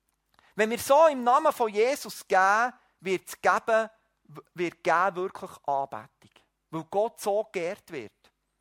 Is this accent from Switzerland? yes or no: yes; Switzerland; Wir müssen ja, als Schweizer haben wir immer auch das Denken, oder?